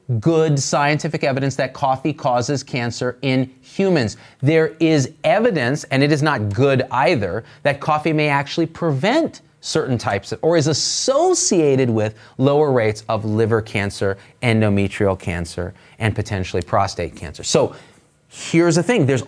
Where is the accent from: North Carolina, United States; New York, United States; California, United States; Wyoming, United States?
California, United States; I come from the Bay Area. All my friends are liberals.